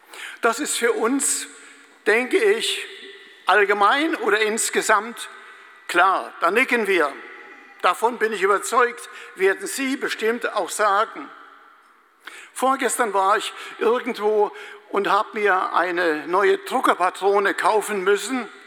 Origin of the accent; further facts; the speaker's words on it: Hesse, Germany; Wir stellten fest, er wohnt im schönen Hessenland. Ich bin auch Hesse.